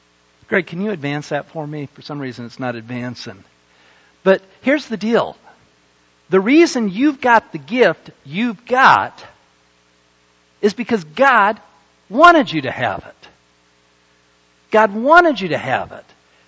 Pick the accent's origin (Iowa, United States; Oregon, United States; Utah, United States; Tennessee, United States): Utah, United States; Salt Lake City; As some of you know, I grew up in Salt Lake, and in the Salt Lake Valley is where the University of Utah is.